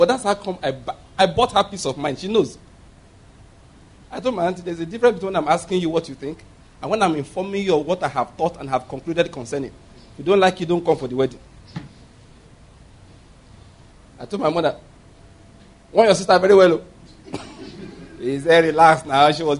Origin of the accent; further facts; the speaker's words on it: Ondo, Nigeria; my father was born in Ondo State. I was born in Ondo State. That means I'm second, third, fourth generation, seventh generation Ondo State man.